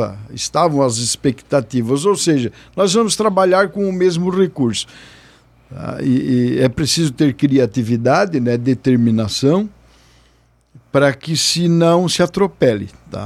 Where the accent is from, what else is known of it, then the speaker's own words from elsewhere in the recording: Santa Catarina, Brazil; é a rua onde eu nasci, onde a gente mora